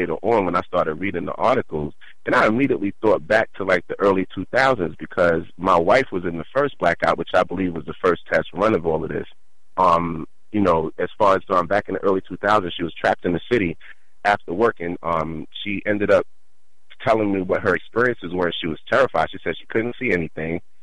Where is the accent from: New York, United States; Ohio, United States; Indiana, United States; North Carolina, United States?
New York, United States; I'm originally from New York, but I live about 80 miles away from the city.